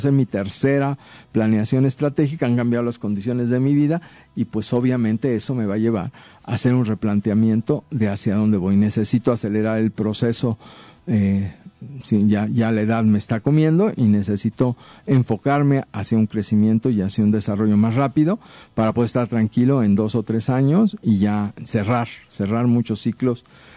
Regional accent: Mexico; Yo creo que como mexicanos muchas veces nos pasa eso, ¿no?

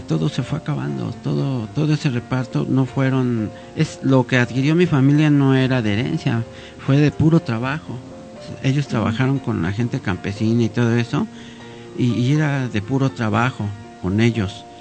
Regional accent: Mexico City, Mexico; Prácticamente yo soy de aquí, del DF.

